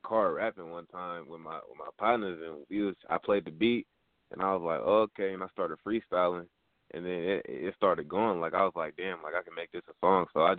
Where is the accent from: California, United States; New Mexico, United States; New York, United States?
California, United States; Sacramento; Well, I'm 17 years old, and I'm from Sacramento, California.